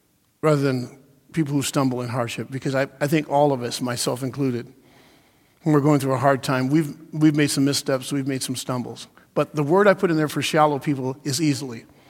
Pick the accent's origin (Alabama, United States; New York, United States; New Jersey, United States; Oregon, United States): Oregon, United States; Portland; She was raised in Southwest Portland. I was raised in St. John's.